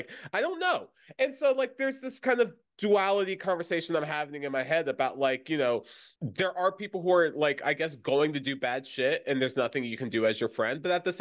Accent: Florida, United States; Like, I remember specifically like growing up in Florida and telling people I was half Black and half Puerto Rican

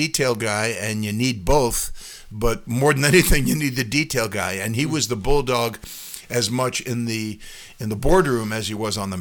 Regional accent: Long Island, New York, United States; Well, I grew up on Long Island, and my brother was playing minor league ball with the Yankees.

